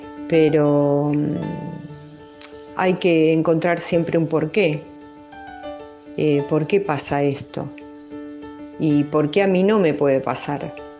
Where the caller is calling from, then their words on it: Mar del Plata, Buenos Aires Province, Argentina; de Mar del Plata.